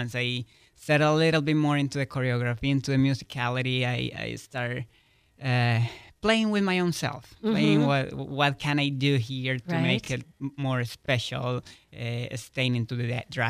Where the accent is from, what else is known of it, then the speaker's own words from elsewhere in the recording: Colombia; I'm from Colombia, mm-hmm. Which is a country where ballet is not a culture, it's not a lifestyle.